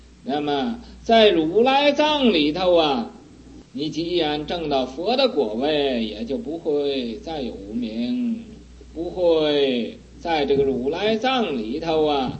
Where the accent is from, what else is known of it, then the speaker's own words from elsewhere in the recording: China; 我是中国人呢，我为什么不敢做坏事啊？